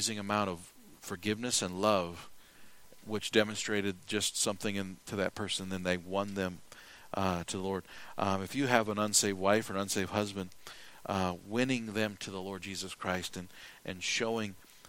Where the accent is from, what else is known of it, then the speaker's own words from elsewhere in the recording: United States; I as an American, I don't like what's going on in our country.